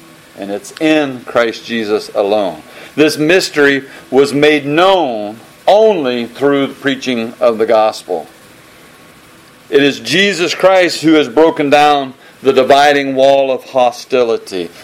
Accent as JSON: {"language": "English", "country": "United States", "said": "Yeah, we don't care. Who are you? I don't care. I'm an American."}